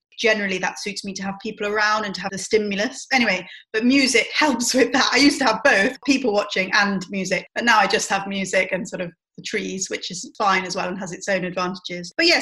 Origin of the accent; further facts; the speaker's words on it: Cambridge, East of England, United Kingdom; also born or lived in Manchester; I wasn't born here. I was born in Manchester, but I've lived the vast majority of my life I've lived in Cambridge. So yeah, it's definitely, I feel like it's my hometown.